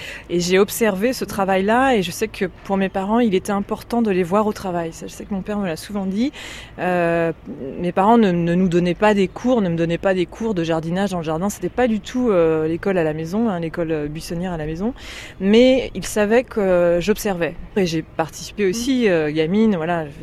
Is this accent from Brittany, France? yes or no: no; Niort, Nouvelle-Aquitaine, France; born there; je suis née à Niort. On a passé quelques petites années dans la ville de Niort, dans une petite maison de ville. Et quand j'ai eu 7 ans, mes parents se sont dit, bon, voilà, la ville, ça suffit, on va retrouver la campagne.